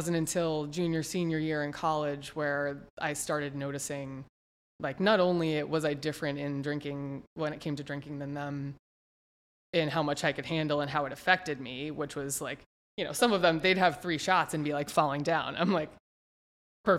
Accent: Massachusetts, United States; Okay. So I grew up in Massachusetts. I frankly had a very good childhood.

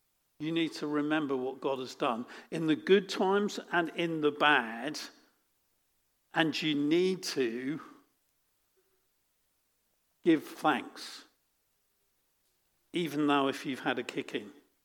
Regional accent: Suffolk, East of England, United Kingdom; Well, I'm from Suffolk

